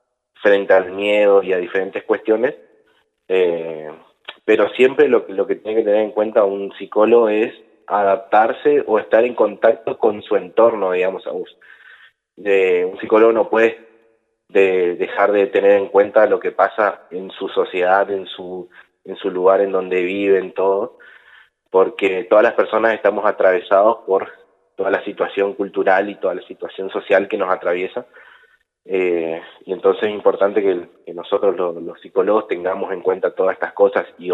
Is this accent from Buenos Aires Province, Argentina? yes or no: no; El Dorado, Misiones, Argentina; also born or lived in Corrientes; now in Paso de los Libres, Argentina; Yo soy de El Dorado, Misiones. Nací ahí, estuve estudiando en Corrientes varios años y vivo acá en Paso de los Libres hace un poco más de 2 años.